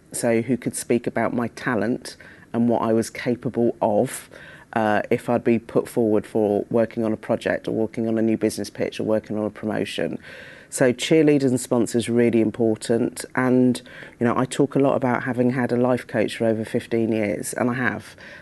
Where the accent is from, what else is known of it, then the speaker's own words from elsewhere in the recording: Reading, South East England, United Kingdom; So look, Reading is known as mini Barbados because so many people from Barbados sort of descended to Reading in the early 60s. And I think I'm typical of most sort of second generation immigrants of West Indi